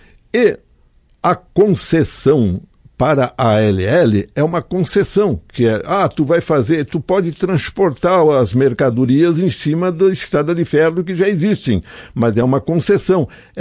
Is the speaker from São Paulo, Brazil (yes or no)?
no; Guaporé, Rio Grande do Sul, Brazil; Bom, eu sou natural de Guaporé.